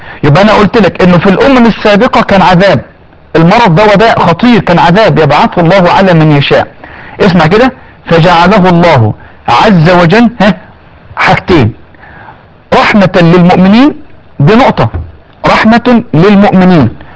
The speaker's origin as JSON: {"language": "Arabic", "country": "Egypt", "said": "يعني احنا عندنا في مصر نسبة مرتفعة جدا في الأطفال وفي النساء وفي الرجال"}